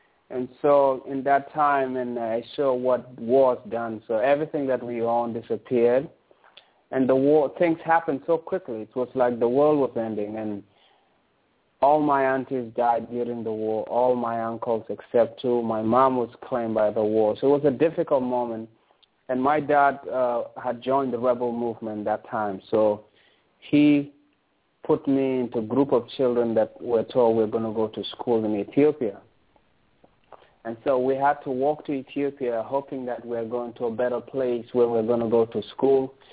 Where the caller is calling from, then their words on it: Toronto, Ontario, Canada; I'm calling from Toronto in Canada.